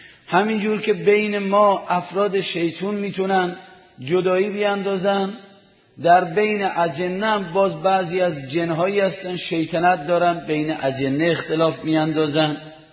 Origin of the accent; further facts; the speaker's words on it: Amol, Mazandaran, Iran; گفتم از اهل آمل هستم.